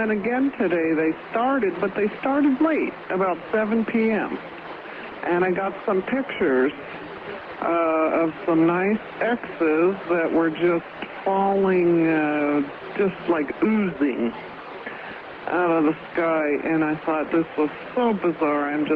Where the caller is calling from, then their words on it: Palmdale, California, United States; I'm calling from Palmdale, California.